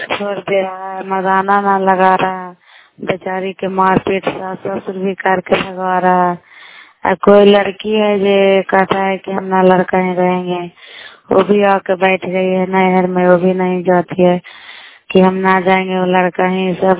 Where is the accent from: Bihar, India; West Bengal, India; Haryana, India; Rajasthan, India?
Bihar, India; नालंदा जिला कराय ब्लॉक के निवासी हूँ।